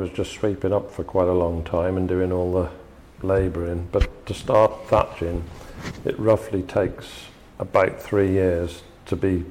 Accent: Shrewsbury, West Midlands, United Kingdom; I was born in Shrewsbury. On the 6th of November 1968.

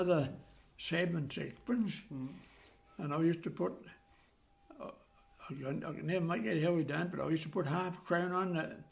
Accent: Mendlesham Green, East of England, United Kingdom; born there; I was born in Mendelsham Green, near the chapel, 1922, 8th October. And I went to Mendelsham School at Mendelsham Street.

